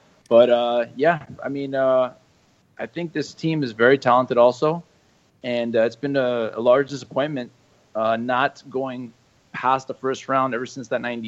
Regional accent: Los Angeles, California, United States; also born or lived in New Jersey; So I was born in New Jersey and grew up in Los Angeles, but always, you know, at home speaking Croatian and going to Croatian cultural events

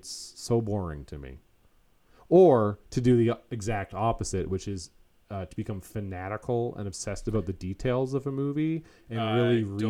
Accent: Canada; we're Canadian

